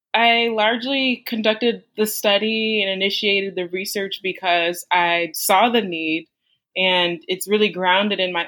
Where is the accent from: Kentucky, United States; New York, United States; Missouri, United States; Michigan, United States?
New York, United States; Buffalo; I am from Buffalo, New York, which is all the way at the top of the U.S. near Canada.